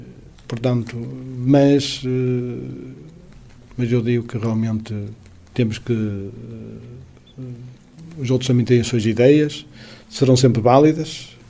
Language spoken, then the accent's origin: Portuguese; Portugal; porque sou de Vila do Punho, tenho raízes ancestrais em Vila do Punho, nasci em Vila do Punho, casei em Vila do Punho e tenho família em Vila do Punho